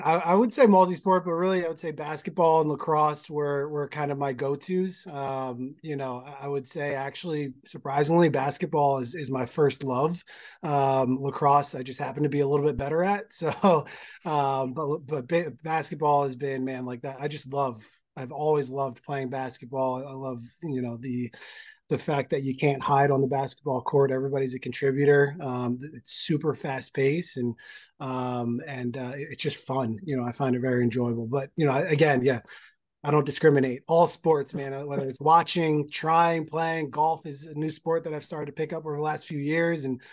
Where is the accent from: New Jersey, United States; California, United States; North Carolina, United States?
New Jersey, United States; West Windsor; So born and raised in Central Jersey, a small town called West Windsor.